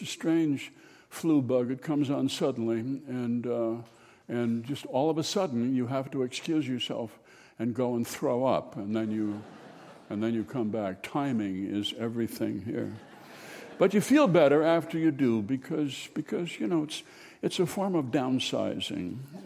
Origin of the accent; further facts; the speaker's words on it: Minnesota, United States; Well, we're from Minnesota. We don't look to North Dakota for revelation, as a rule.